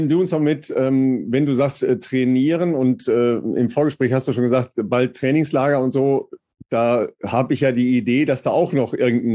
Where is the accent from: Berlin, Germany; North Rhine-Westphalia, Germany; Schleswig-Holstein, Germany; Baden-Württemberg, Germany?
North Rhine-Westphalia, Germany; Das ist tatsächlich im Bergischen Land, sehr nah hier von meinem Haus und von meiner Heimat.